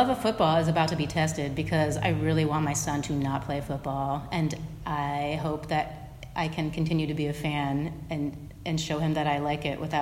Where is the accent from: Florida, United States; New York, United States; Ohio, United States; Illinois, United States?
Ohio, United States; Columbus; Well, I grew up in a family, you know, my dad, I'm from Columbus, Ohio. We were all about Ohio State all the time.